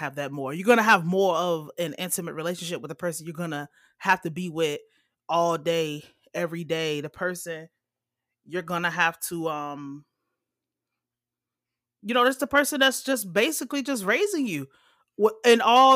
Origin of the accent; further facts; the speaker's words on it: Portsmouth, South East England, United Kingdom; born there; But I was born in Portsmouth.